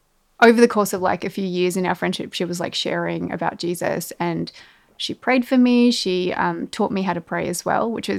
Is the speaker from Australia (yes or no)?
yes; Australia; also born or lived in Nepal; was actually born in Nepal, and I spent probably like my early years of life there, and my family migrated to Australia when I was around, well, first at the age of 2 and then 6.